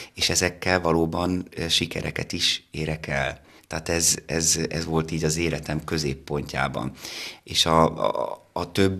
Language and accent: Hungarian; Vác, Pest, Hungary; also born or lived in abroad; Ugye Vácot születtem, tehát ezt nehéz megváltoztatni, és ezért alapvetően egyfajta kötődésem van Váchoz. A későbbiekben pedig, ugye nagyon sokat éltem külföldön, úgy döntöttem, immár szabad akaratomból, hogy Vácot fogok élni is.